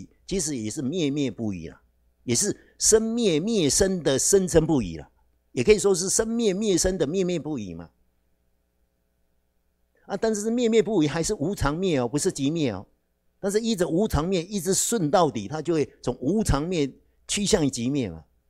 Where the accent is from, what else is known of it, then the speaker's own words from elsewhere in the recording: China; 我们中国人比较重视那个圆满嘛